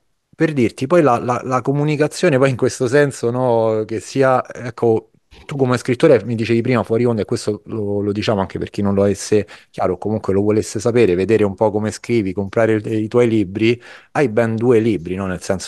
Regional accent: Rome, Lazio, Italy; l'abbiamo dentro, secondo te, in quanto romani, in quanto la vita che si fa là nella città

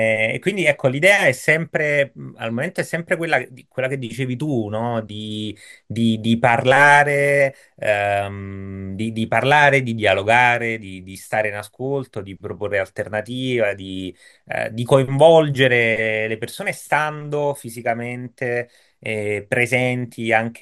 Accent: Naples, Campania, Italy; io sono napoletano di origine

